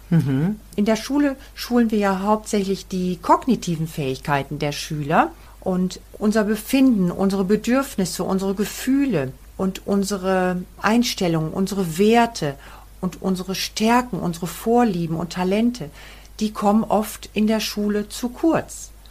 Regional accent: Bielefeld, North Rhine-Westphalia, Germany; ich komme aus Bielefeld und bin Grundschullehrerin.

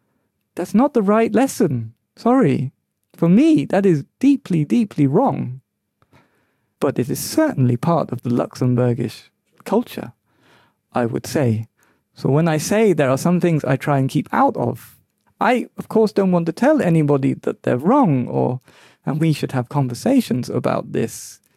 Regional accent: London, United Kingdom; born or raised there

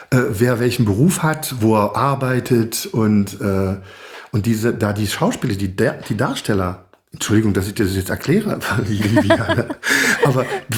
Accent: Magdeburg, Saxony-Anhalt, Germany; Ich bin ja aus Magdeburg.

